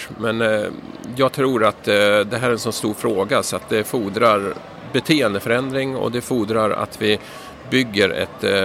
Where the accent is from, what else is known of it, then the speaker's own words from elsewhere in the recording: Stockholm, Stockholm County, Sweden; jag är från Stockholm och jag kandiderar till riksdagen